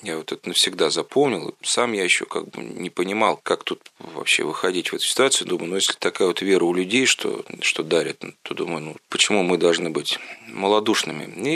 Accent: Moscow Oblast, Russia; born there; я хоть сам родился в Истинском районе

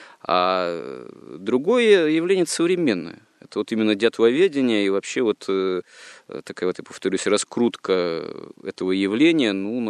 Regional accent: Yekaterinburg, Sverdlovsk Oblast, Russia; я сам родом из Свердловска бывшего, да, ныне Екатеринбурга.

